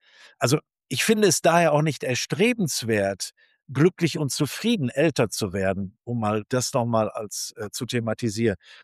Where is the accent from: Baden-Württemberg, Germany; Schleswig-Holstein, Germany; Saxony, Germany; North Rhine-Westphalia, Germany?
North Rhine-Westphalia, Germany; in meiner Heimat Nordrhein-Westfalen.